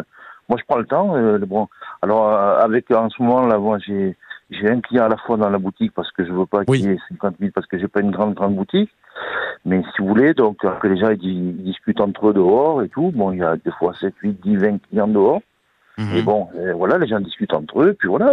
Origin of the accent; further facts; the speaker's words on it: Laroquebrou, Auvergne-Rhône-Alpes, France; Moi, on est issu du Cantal, nous. Donc, on est issu d'un petit village de 1000 habitants, la Roquebrou, ça s'appelle.